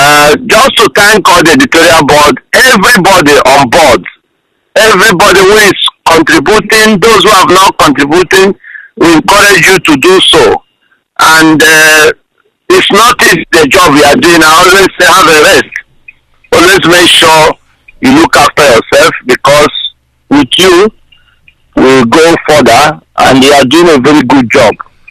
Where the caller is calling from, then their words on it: Australia; I'm calling from Australia.